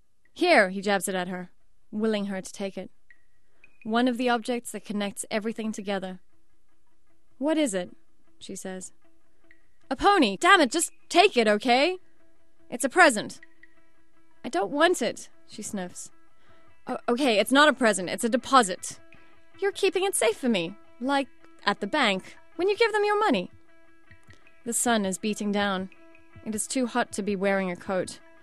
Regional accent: South Africa; I think, especially being a South African

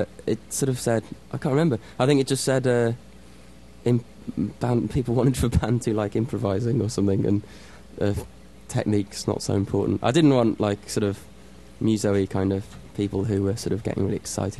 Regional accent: England, United Kingdom; I'm just English. I've got a bit of Scot in me.

